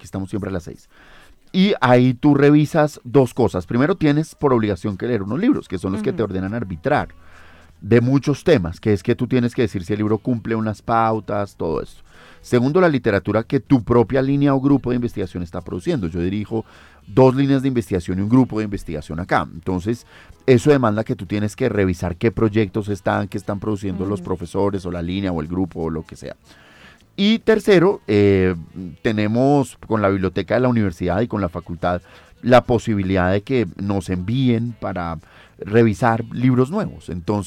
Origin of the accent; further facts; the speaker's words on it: Colombia; creo que tenemos un deber como colombianos de informarnos sobre nuestra historia